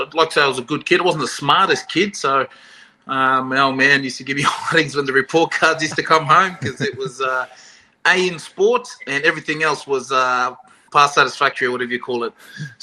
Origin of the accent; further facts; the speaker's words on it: Namatakula, Western Division, Fiji; Yeah, man, well, I'm from Namatakula village in Barawi Nawasar